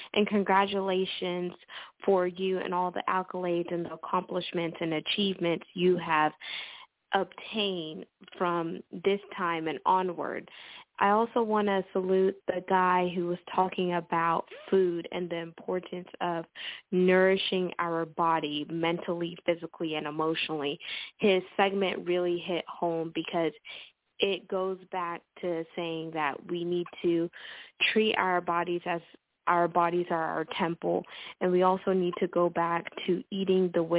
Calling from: Texas, United States; I'm calling in from Texas.

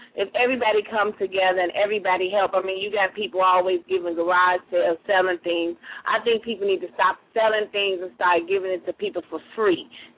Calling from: Minneapolis, Minnesota, United States; South Minneapolis.

